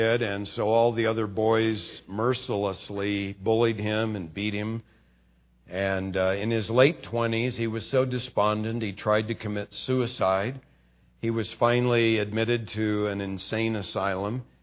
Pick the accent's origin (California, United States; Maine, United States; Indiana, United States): California, United States; I come from California, hang loose state, you know, where you just kind of roll with it.